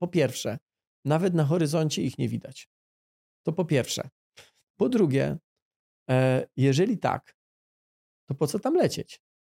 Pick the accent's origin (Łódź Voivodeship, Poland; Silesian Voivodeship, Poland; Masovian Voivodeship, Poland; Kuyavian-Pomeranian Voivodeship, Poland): Silesian Voivodeship, Poland; Ja się tak przyglądam, może dlatego, że jestem ze Śląska, górnictwu kosmicznemu.